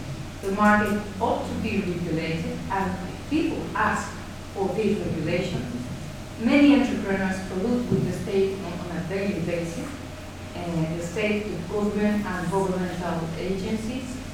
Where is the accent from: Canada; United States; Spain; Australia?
Spain; English is a second language; And as I come from Spain